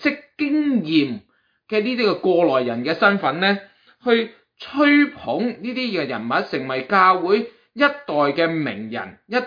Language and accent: Cantonese; Guangdong, China; 呢種嘅情況就變成咗我哋廣東人所謂嘅妹仔大過主人婆啦。